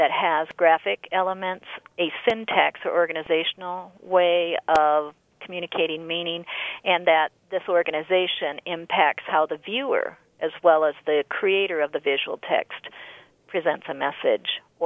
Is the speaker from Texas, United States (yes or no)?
no; South Dakota, United States; I come from South Dakota, and I grew up in the culture of Native Americans